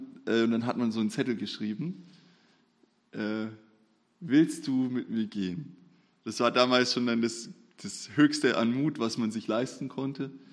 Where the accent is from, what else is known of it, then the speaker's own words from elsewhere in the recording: Bavaria, Germany; da wo ich aufgewachsen bin in Bayern